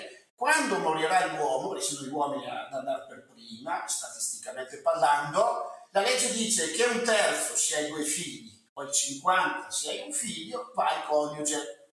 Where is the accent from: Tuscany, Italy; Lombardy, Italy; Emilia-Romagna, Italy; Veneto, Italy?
Veneto, Italy; io sono veneto